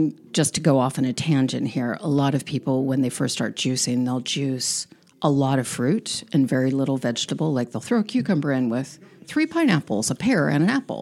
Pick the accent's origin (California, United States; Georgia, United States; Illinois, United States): California, United States; San Diego; So Mexico is my chosen home. I mean, it really is. I grew up on the border.